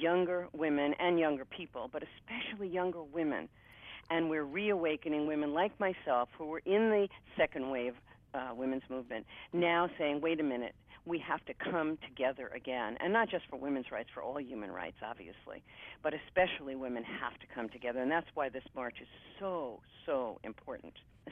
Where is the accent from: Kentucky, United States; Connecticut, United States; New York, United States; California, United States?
Connecticut, United States; I'm from Northwest Connecticut. I am a Jewish woman, a grandmother, a wife of 40-plus years, and a feminist from the second wave.